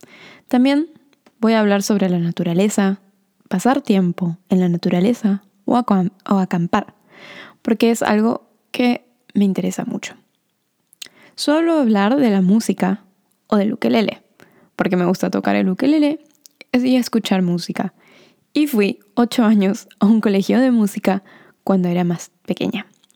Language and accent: Spanish; Argentina; also born or lived in Norway / Sweden / United States / Denmark; Soy argentina, ya que siento que el país en el que nacimos suele decir mucho de nosotros. Pero también puedo decir, o podría decir, Noruega, Suecia, Estados Unidos y Dinamarca, porque son países donde viví.